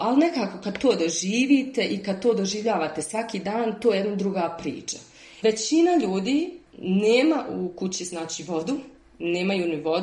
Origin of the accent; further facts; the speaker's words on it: Bosnia & Herzegovina; also born or lived in Brussels; now in Antananarivo, Madagascar; imam 39 godina, pa skoro 40 za dva mjeseca. Dolazim iz Bosne i Hercegovine, ali moje stalno boravište je u Belgiji, znači u Briselu je moj stalni dom. A trenutno živim u ekspatriaciji već neke 2,5 godine u Antananarivu, glavnom gradu Madagaskara.